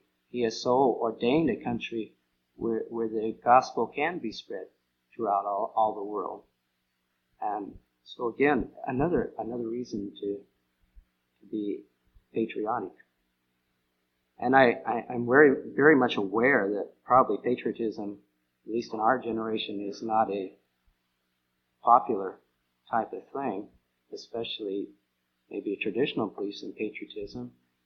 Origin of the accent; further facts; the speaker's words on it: United States; born there; Is it, you know, by fact that I was born in America that I'm American?